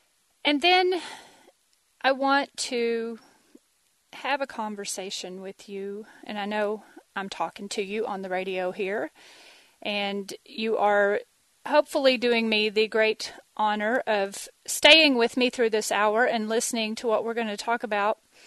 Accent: Texas, United States; born there; I'm a Texan. I was born in Texas. I lived in the Northeast for about 25 years, but I never stopped being a Texan.

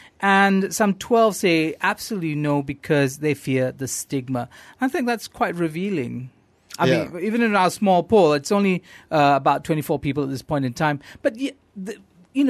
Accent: Johor Bahru, Johor, Malaysia; when I was growing up in Johor Bahru

